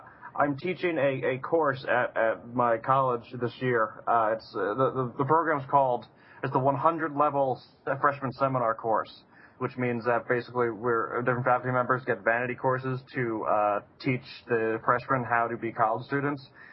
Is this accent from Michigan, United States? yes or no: no; New York, United States; I'm a jaded New Yorker where there's, what, 500 superheroes come from New York?